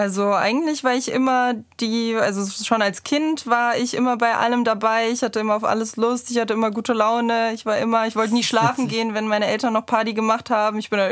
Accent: Bonn, North Rhine-Westphalia, Germany; moved away as an adult; Also ich komme eigentlich aus Bonn

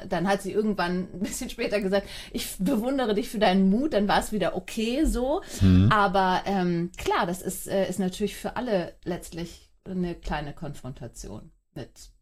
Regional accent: Hamburg, Germany; Ich bin alleinerziehend, bin Hamburgerin und bin 8 Jahre jede zweite Woche in Frankfurt gewesen.

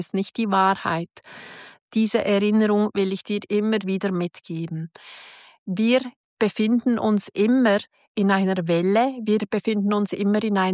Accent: Switzerland; Ich liebe die Schweiz, ich liebe es, Schweizerin zu sein

